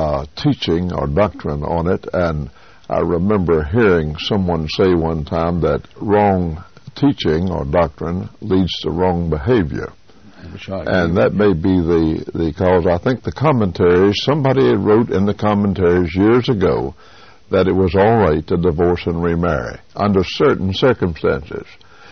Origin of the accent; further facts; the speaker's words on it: Charlotte, North Carolina, United States; but I'm from Charlotte, North Carolina.